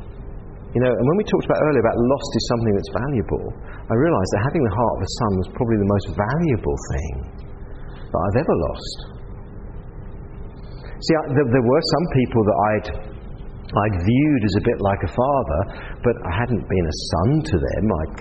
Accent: England, United Kingdom; He was from New Zealand, I was from England

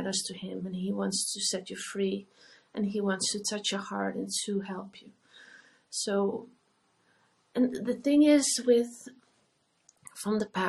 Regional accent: Netherlands; I am from the Netherlands. I am a psychologist

